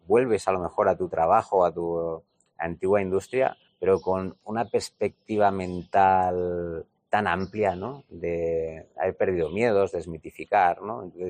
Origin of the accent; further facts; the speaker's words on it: L'Hospitalet de Llobregat, Catalonia, Spain; Yo soy de Hospitalet, del Extraradio de Barcelona y de ahí de Badalona